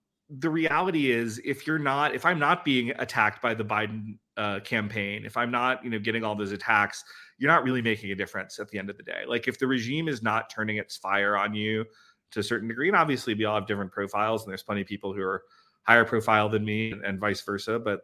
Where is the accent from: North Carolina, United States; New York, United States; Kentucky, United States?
North Carolina, United States; I grew up in North Carolina when that ad ran.